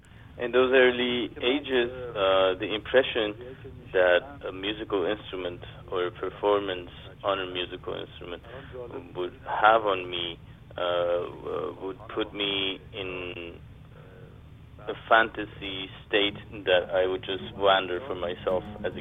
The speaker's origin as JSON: {"language": "English", "town": "Tehran", "region": "Tehran Province", "country": "Iran", "tie": "born there", "second_language": "English", "said": "I was born in Tehran, Iran, in the year 1951."}